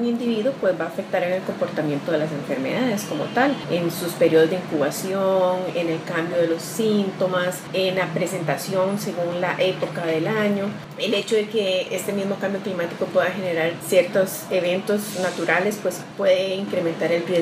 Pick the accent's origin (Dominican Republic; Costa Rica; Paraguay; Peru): Costa Rica; Eso es una de las fortalezas como población costarricense, donde tenemos un sistema de salud muy, muy fortalecido